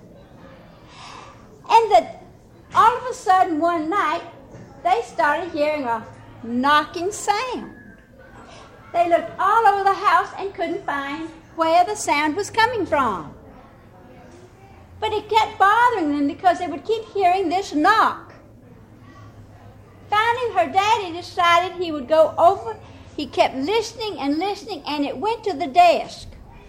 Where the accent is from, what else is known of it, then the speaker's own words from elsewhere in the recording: Jacksonville, Florida, United States; I'm from Jacksonville, and I am a storyteller. I go all over the state telling stories